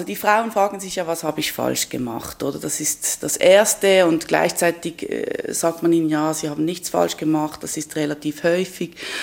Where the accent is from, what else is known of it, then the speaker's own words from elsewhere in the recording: Basel, Basel-Stadt, Switzerland; now in Triesen, Liechtenstein; In Triesen, in einem kleinen Dorf, aber ursprünglich komme ich aus Basel. Ja, aus einer großen Stadt, aber seit 15 Jahren wohnen wir jetzt dort